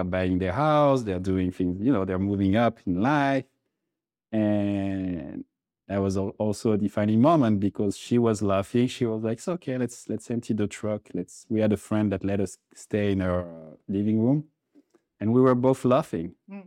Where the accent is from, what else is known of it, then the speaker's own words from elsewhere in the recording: France; English is a second language; from growing up in France